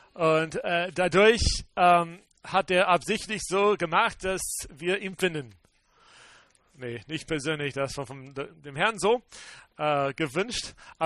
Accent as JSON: {"language": "German", "country": "United States", "tie": "born or raised there", "second_language": "German", "said": "in den USA, wo ich aufgewachsen bin, meine Frau aufgewachsen bin."}